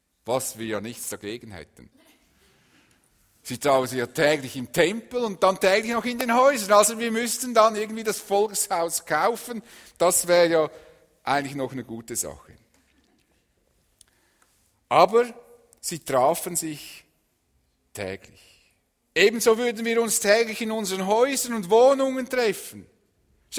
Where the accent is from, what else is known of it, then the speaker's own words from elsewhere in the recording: Switzerland; Als Schweizer lieben wir unsere möglichst eigenen vier Wände